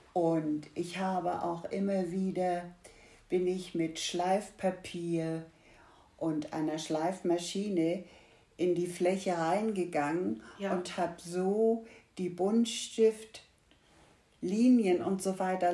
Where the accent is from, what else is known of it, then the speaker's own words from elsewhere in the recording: Hamburg, Germany; 39 geboren in Hamburg-Altona und dann bei Pflegeeltern aufgewachsen mit viel Musik, aber wenig Malerei.